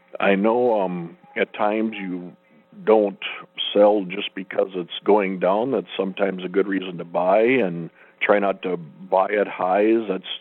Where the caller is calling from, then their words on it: Minneapolis, Minnesota, United States; from Minneapolis.